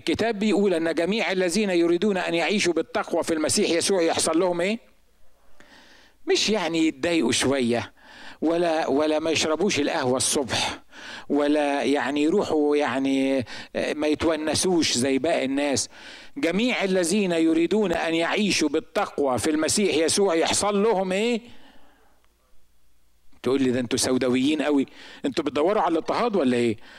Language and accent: Arabic; Egypt; أوبن دورز كان عندنا في مصر